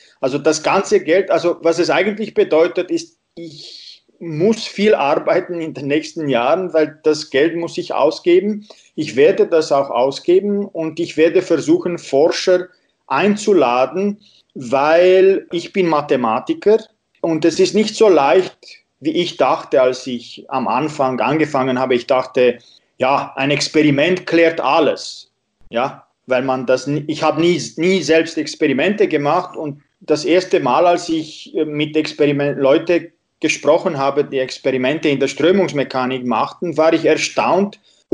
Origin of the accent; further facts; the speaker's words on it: Timișoara, Timiș County, Romania; now in Vienna, Austria; Ich habe Sachen entdeckt, die ich als Kind in Temeswar, die ich aus meiner Kindheit kenne